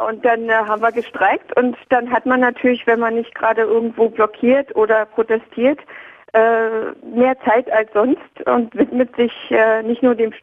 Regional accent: Berlin, Germany; now in Australia; Wir sind oft in Deutschland, ich komme aus Berlin, pflegen also die Familienkontakte, weil ich ja die Einzige hier bin.

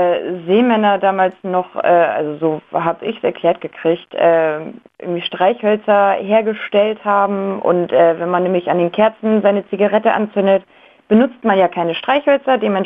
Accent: Hamburg, Germany; Ja, ich komme ja auch aus Hamburg. Da ist das, glaube ich, noch ein bisschen verbreiteter.

